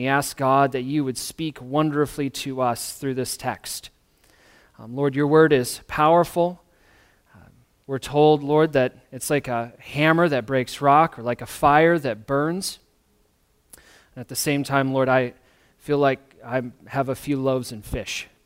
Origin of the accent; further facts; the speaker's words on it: Michigan, United States; I'm from Michigan, okay?